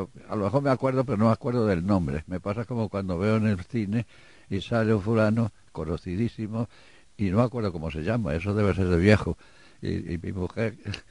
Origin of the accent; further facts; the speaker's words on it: Madrid, Community of Madrid, Spain; aquí hablo todo de mis tiempos de pequeño en Madrid